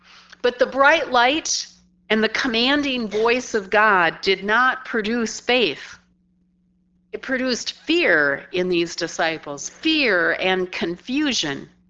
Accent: South Dakota, United States; I grew up in South Dakota, the home of the holy hills called Pahasapa, the Black Hills.

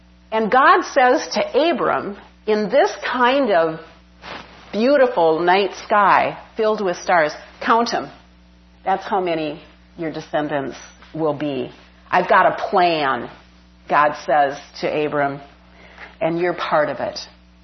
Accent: Midwest, United States; I grew up in the Midwest where at night, because it's dark in the city, you can really see a lot of stars.

